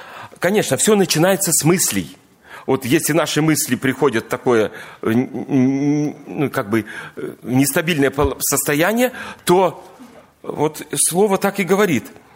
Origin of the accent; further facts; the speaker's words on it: Kemerovo, Kemerovo Oblast, Russia; now in Kansk, Russia; У меня есть брат-близнец … Мы вместе совершаем служение в Канске, сами родом из Кемерово, переехали туда уже более 20 лет.